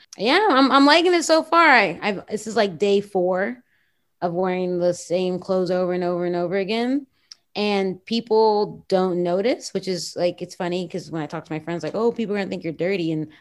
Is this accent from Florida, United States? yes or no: yes; Miami, Florida, United States; I am from Miami. I do love stuff.